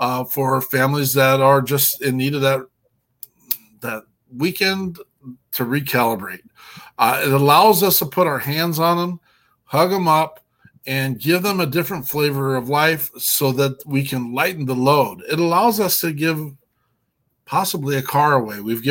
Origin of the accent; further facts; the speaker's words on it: Cody, Wyoming, United States; I'm from Cody, Wyoming. I'm about as hillbilly as they come.